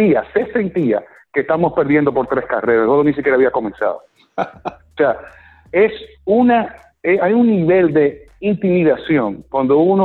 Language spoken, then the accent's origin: Spanish; Boston, Massachusetts, United States; como yo crecí en Boston